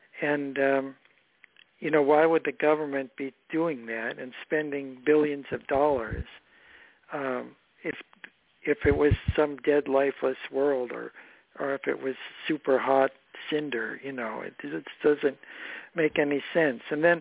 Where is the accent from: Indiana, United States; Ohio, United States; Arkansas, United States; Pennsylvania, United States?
Ohio, United States; Bedford; Well, when I was growing up in Bedford, Ohio, in the 50s and 60s